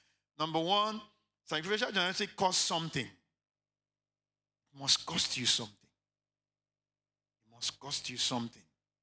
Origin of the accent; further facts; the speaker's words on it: Abia, Nigeria; I am from Abia State.